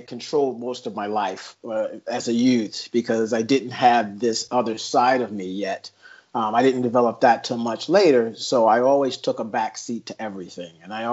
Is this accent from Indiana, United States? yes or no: yes; Indianapolis, Indiana, United States; I grew up in Indianapolis. And so we were bussed out of our neighborhood into other schools.